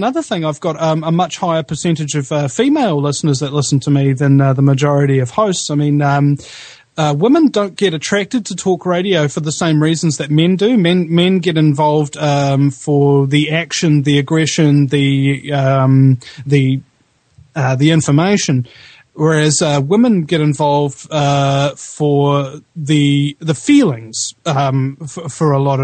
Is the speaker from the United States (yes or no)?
no; New Zealand; Namely, I'm from New Zealand.